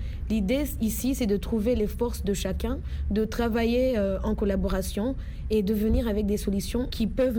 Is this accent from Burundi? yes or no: yes; Burundi; et je suis burundaise.